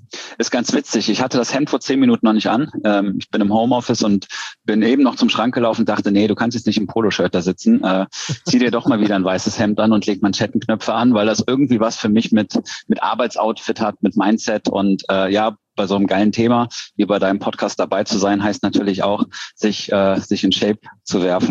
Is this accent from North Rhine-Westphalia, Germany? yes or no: yes; Cologne, North Rhine-Westphalia, Germany; Ich komme aus Köln, bin fast verheiratet, habe zwei kleine Mädels zu Hause.